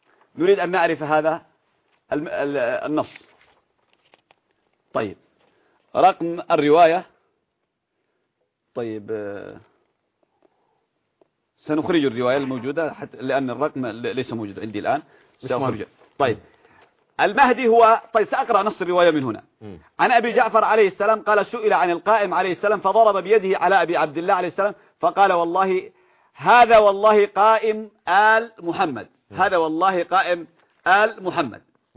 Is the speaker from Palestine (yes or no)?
no; Yemen; عندنا في اليمن